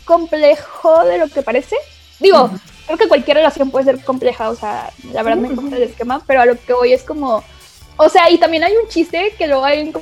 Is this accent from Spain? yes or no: no; Monterrey, Nuevo León, Mexico; Igual soy de Monterrey, entonces aquí.